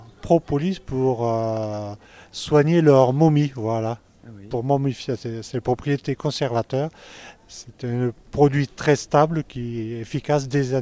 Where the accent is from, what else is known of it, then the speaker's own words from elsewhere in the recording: Saint-Nazaire-de-Valentane, Occitanie, France; Donc moi, je viens d'un petit village du Tarn-et-Garonne, c'est le département voisin, Saint-Nazaire de Valentane.